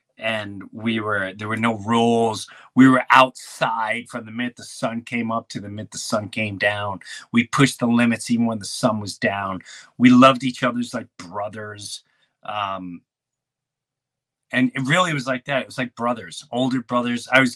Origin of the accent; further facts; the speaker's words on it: Valley Stream, New York, United States; Today goes back to where I grew up in Valley Stream, Long Island, in the late 70s or early, I moved to Jefferson Avenue in 1973, I believe.